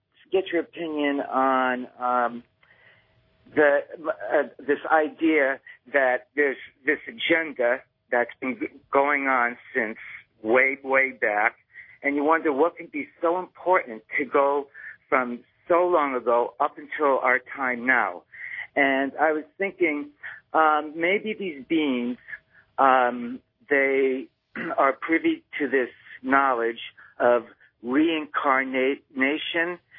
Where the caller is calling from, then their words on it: Brooklyn, New York, United States; I'm calling from Brooklyn, New York.